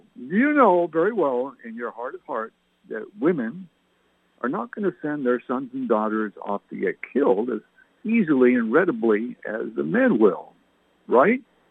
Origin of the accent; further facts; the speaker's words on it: Canada; born there; I have a lot of relatives in England. My parents were English. I was born in Canada.